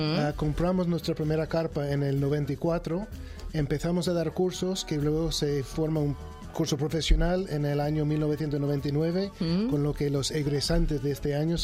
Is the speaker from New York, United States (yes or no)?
yes; New York, United States; de Nueva York.